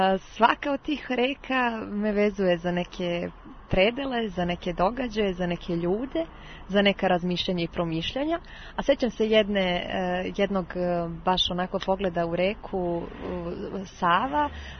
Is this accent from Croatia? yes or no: no; Gornji Milanovac, Šumadija and Western Serbia, Serbia; kroz moj rodni grad Gornji Milanovac protiče reka Despotovica, nalazim se sada upravo nedaleko od nje